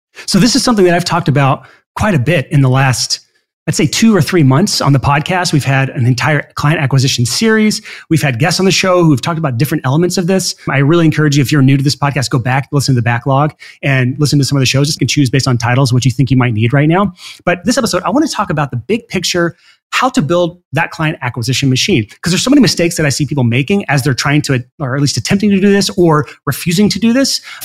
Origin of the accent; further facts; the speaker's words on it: Alabama, United States; And I say tongue in cheek, and I can say this because I'm from Alabama.